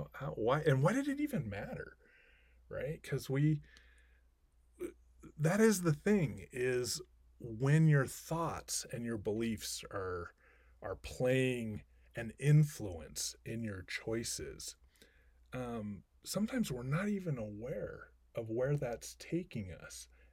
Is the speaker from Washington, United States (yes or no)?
yes; Seattle, Washington, United States; Growing up in Seattle, Washington, you'll understand, it's warm, it's nice.